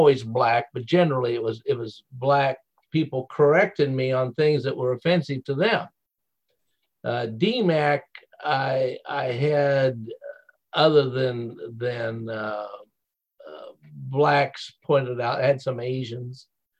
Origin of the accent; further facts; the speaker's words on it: Midwest, United States; I was raised in the Midwest. I didn't have a choice on my parents.